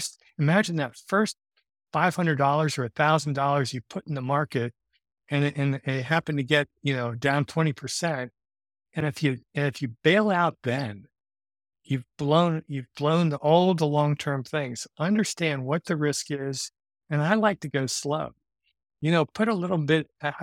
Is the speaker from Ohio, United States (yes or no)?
yes; Dayton, Ohio, United States; So, you know, I grew up in Dayton, Ohio.